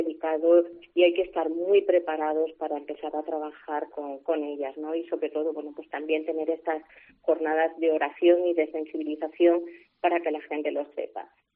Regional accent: Extremadura, Spain; somos cinco mujeres extremeñas

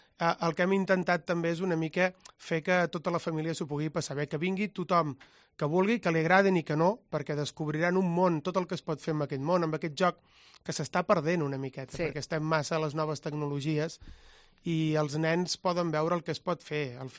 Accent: Reus, Catalonia, Spain; que vinc de Reus, que també sóc venedor

